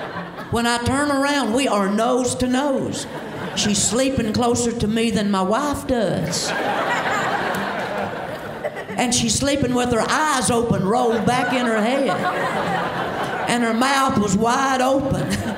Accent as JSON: {"language": "English", "region": "the South", "country": "United States", "said": "I tell folks everywhere I go, I'm from the South."}